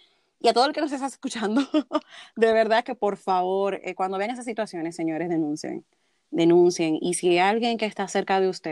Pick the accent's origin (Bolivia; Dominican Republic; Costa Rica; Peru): Dominican Republic; somos los dominicanos, de cierta manera, somos permisivos con ciertas cosas.